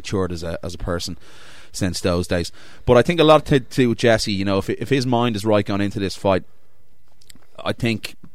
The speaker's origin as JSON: {"language": "English", "country": "Ireland", "said": "I'm not being biased because I'm Irish or anything."}